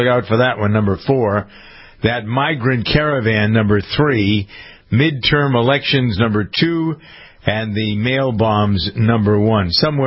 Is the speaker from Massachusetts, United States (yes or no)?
yes; Boston, Massachusetts, United States; Jennifer's from Los Angeles. I'm from Boston.